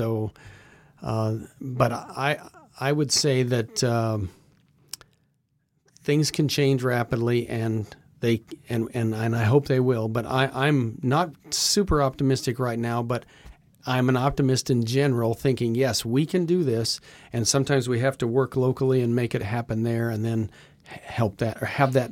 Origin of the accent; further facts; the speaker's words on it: Colorado, United States; He started as a farmer in Iowa. We grew up in Colorado.